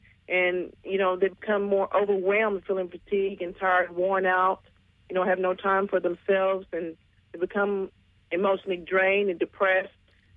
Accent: Hot Springs, Arkansas, United States; I'm from Hot Springs, Arkansas.

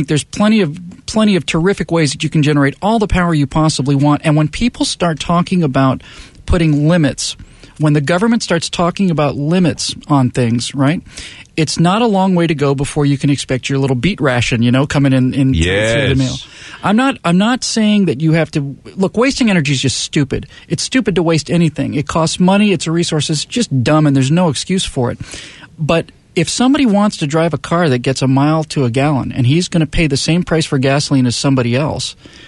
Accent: Bermuda; also born or lived in Miami, United States; now in United States; because I went to private schools where I grew up in Bermuda

